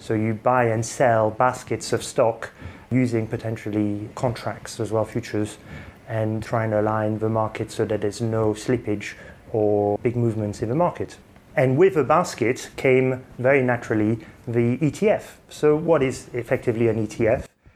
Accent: United Kingdom; accent: French-British; I'd hoped that my accent actually wouldn't give it away, but it does in most cases. I'm half French, half Brit, and I spent most of my educational life in the UK. I went to public school and then I ended up going to university here in London.

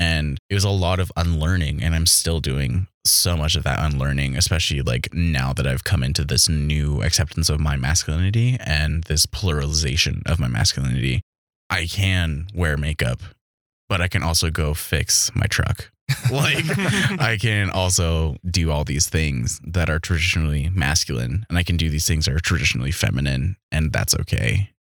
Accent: South Dakota, United States; I was raised in South Dakota, which as some of y'all might not know, is a super conservative state

